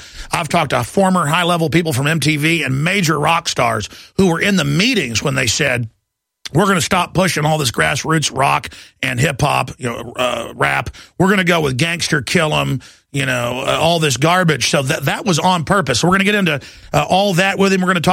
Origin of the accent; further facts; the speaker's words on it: Dallas, Texas, United States; I grew up in Dallas and, you know, was on the football team.